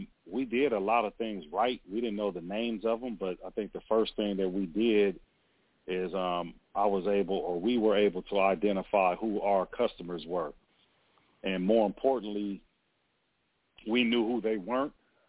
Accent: Carson, California, United States; because we grew up in Carson. So, yeah, it was a great place, man. My parents still live there, and they've been living in their house since 1974. So, yeah, I love Carson.

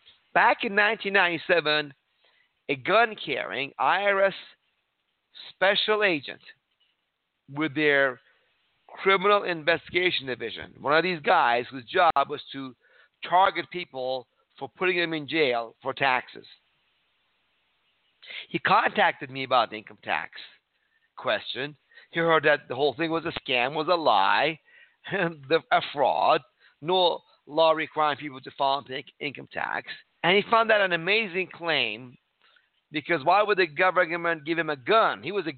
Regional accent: Iran; now in United States; I came from Iran in the 1960s. From an unfree country, where the Shah of Iran, the king of Iran, was a dictator

